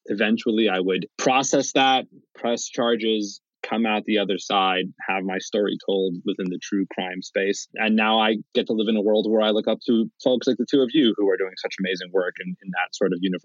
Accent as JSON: {"language": "English", "region": "Utah", "country": "United States", "tie": "born or raised there", "said": "I grew up here in Utah. The first glory days of the Utah Jazz, I was like seven, those two finals runs."}